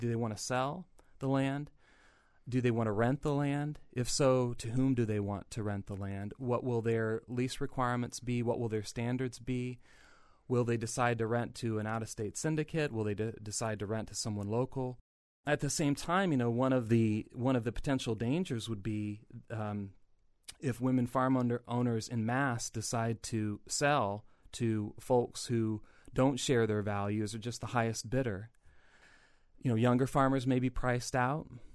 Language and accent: English; Iowa, United States; I do know that in Iowa, my home state, about 50% of Iowa farm ground, I believe, now is owned by women.